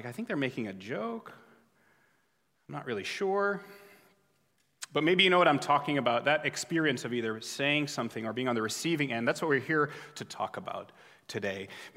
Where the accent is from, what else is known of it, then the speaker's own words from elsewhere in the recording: Jamaica; I grew up in Jamaica. I spent most of my childhood there. Jamaica the island, not Jamaica Queens.